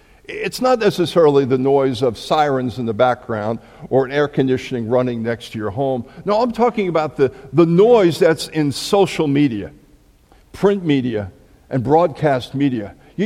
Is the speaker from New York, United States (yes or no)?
yes; Long Island, New York, United States; Some of you know that I grew up on Long Island, right outside of New York City.